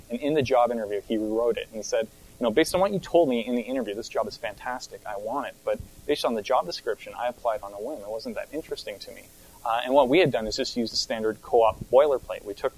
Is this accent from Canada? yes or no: yes; Canada; As a Canadian